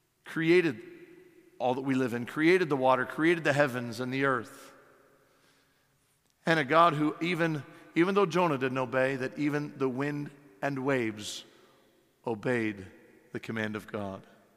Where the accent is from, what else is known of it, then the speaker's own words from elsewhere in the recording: Pennsylvania, United States; A church I grew up in Pennsylvania, all the way until I went to college, we never had air.